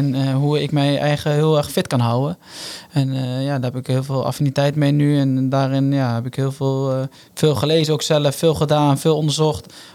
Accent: Elst, Gelderland, Netherlands; We komen uit dezelfde streek. Ja, hij komt uit Arnhem, ik kom uit Elst.

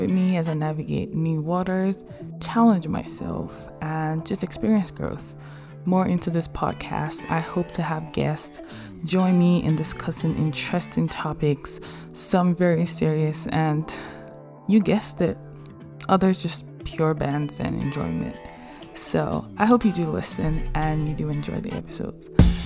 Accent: Nigeria; now in United States; As a Nigerian dual immigrant living in the United States, I love cultural slangs

